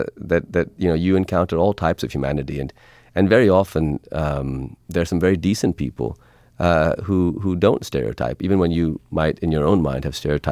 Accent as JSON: {"language": "English", "country": "Pakistan", "said": "Well, that's because I'm Pakistani."}